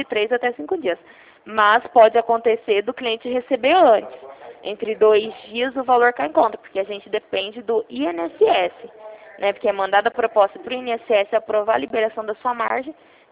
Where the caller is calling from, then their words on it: Ribeirão Preto, São Paulo, Brazil; Não, não sou do Rio. Falo de uma central de atendimento do estado de São Paulo, na cidade de Ribeirão Preto.